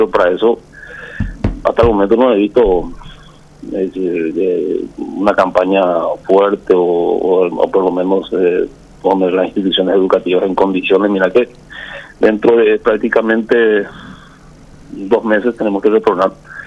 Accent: Itapúa, Paraguay; al menos yo soy de Púa

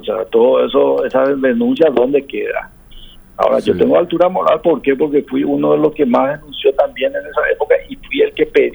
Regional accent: Paraguay; ¿Para qué somos paraguayos

